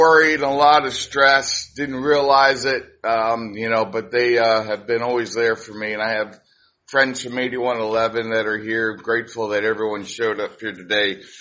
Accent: Yonkers, New York, United States; born there; So anyway, I was born in New York, Yonkers, New York.

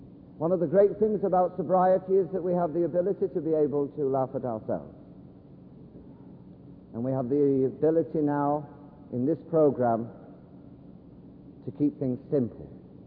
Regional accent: London, United Kingdom; In every country, you know I'm from London, but every country has its famous drunks.

